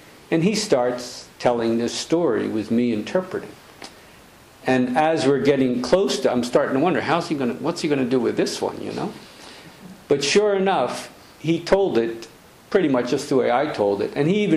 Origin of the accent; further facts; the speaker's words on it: United States; Yeah, I'm American, but I don't know everything about America.